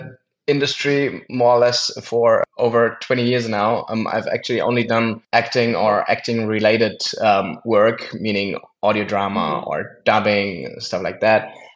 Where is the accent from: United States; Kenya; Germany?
Germany; Cologne, North Rhine-Westphalia; I was with my family. I was a teenager here in my hometown, Cologne.